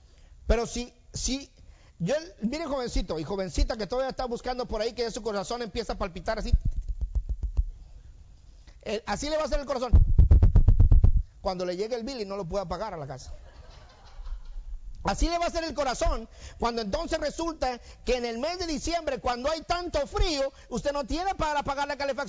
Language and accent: Spanish; Mexico; now in United States; cuando yo vengo de México a los Estados Unidos, hijo de pastor, toda mi vida he crecido en la iglesia, vengo a los Estados Unidos, empiezo a notar una situación bastante diferente en este país, a diferencia de en mi país, México.